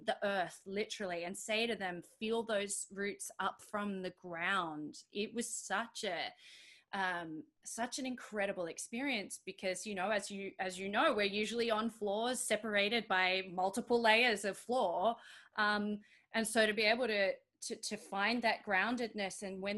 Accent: Australia; I think also as an immigrant and as an Australian, I have a story to tell

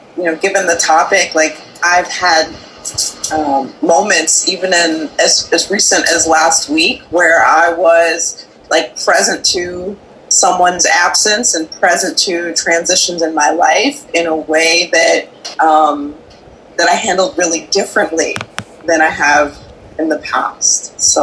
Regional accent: Brooklyn, New York, United States; I am born and raised in Brooklyn, and I am many things.

